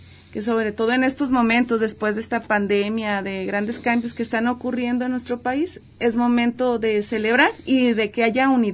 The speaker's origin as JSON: {"language": "Spanish", "country": "Mexico"}